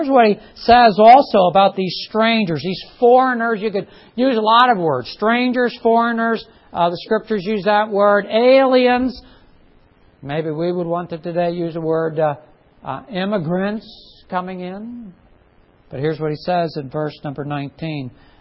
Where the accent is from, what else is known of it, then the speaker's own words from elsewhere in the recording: Lock Haven, Pennsylvania, United States; And growing up in Lock Haven for much of my youth